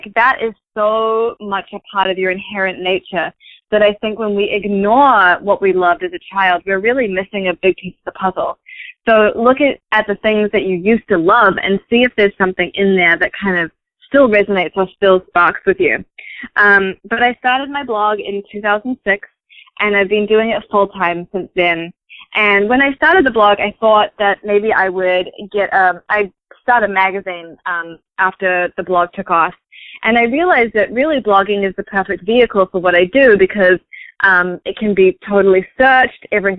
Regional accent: New Zealand; now in New York, United States; I'm from New Zealand and I've been living in New York for the last 8 years.

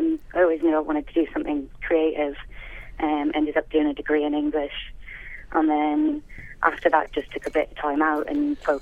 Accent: County Sligo, Ireland; now in Liverpool, United Kingdom; I'm from Sligo. I'm living in Liverpool now at the moment, and I've kind of moved all over the place as well, so...

